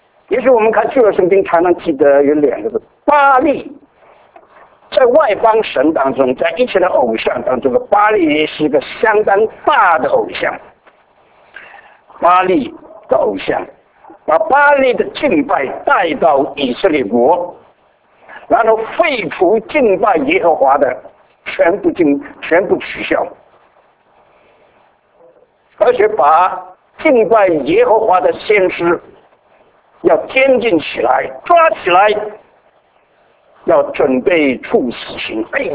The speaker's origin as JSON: {"language": "Chinese", "country": "China", "moved": "yes", "said": "假如你回到大陆，回到我们的老家，你打听一下"}